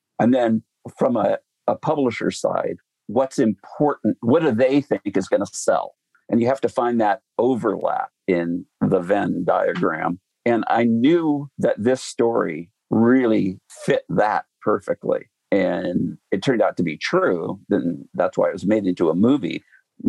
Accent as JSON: {"language": "English", "region": "Iowa", "country": "United States", "tie": "born or raised there", "said": "But I grew up in Iowa, which is a predominantly understates the matter, predominantly white state, more so then, in fact, in the 60s."}